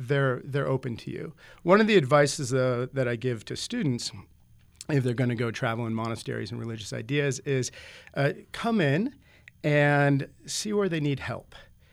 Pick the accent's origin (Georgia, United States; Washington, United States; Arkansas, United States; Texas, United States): Washington, United States; Seattle; And as background, I grew up in Seattle